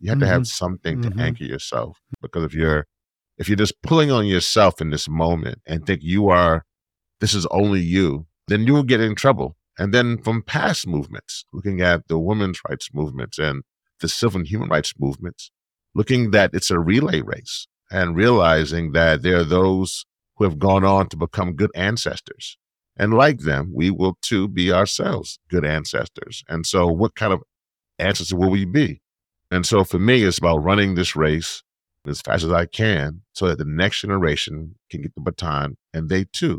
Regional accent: Louisiana, United States; trying to particularly go into my home state of Louisiana and try to help Cancer Alley not be Cancer Alley anymore.

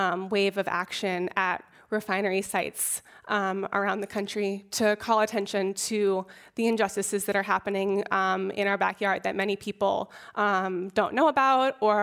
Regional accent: Oakland, California, United States; Yeah, well, I was born and raised in Oakland.

